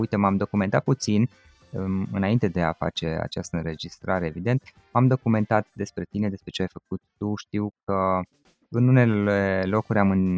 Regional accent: Cluj-Napoca, Cluj County, Romania; la Cluj, de unde sunt eu

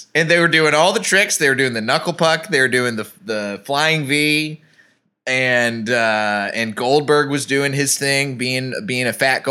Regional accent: Texas, United States; Like, I grew up in Texas.

